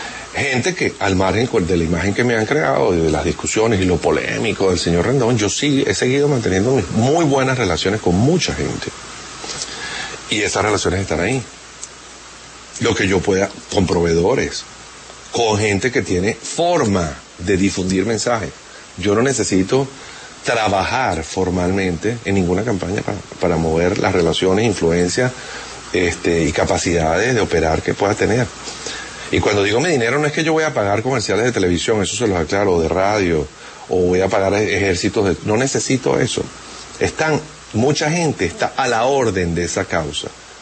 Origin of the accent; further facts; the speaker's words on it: Venezuela; yo no puedo estar menos que agradecido como venezolano